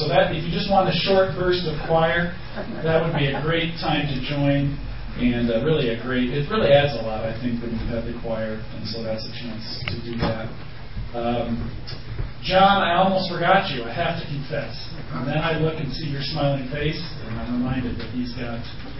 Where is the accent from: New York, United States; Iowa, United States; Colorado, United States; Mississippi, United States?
New York, United States; I've often mentioned I'm from Western New York, and the problem wasn't that it couldn't be 60 in April. It could. It just would be snowing in May. That was the problem that I remember as a young boy.